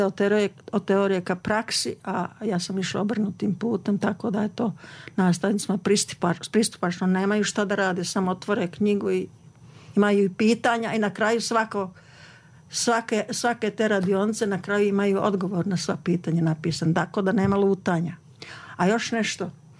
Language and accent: Serbian; Republika Srpska, Bosnia & Herzegovina; najviše sam radila na pisanju monografija vezani za moj zavičaj Zmijanje